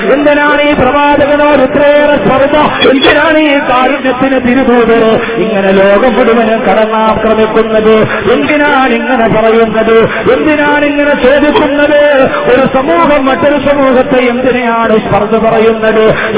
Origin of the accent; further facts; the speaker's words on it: Thodupuzha, Kerala, India; സഹോദരങ്ങളെ, എന്റെ സ്വദേശമായ ഇടുക്കി ജില്ലയിലെ തൊടുപുഴയിൽ 144 പ്രഖ്യാപിച്ചിരിക്കുകയാണിത്.